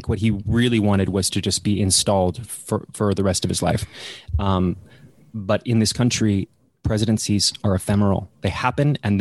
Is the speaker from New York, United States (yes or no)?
no; Dallas, Texas, United States; I'm from Dallas, Texas.